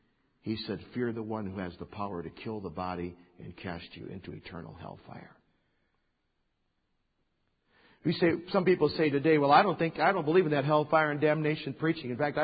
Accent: Kalamazoo, Michigan, United States; We were traveling between Kalamazoo, my hometown. We were going to Battle Creek one Saturday morning.

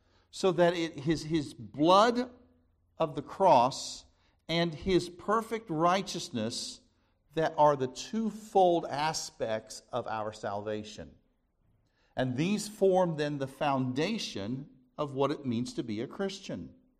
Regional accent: Kansas City, Missouri, United States; When I was growing up in Kansas City, Missouri, there was a lake just outside the city and kind of a steep cliff.

